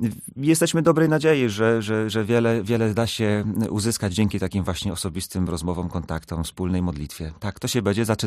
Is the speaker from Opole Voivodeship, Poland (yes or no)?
yes; Opole Voivodeship, Poland; ja sam pochodzę z diecezji opolskiej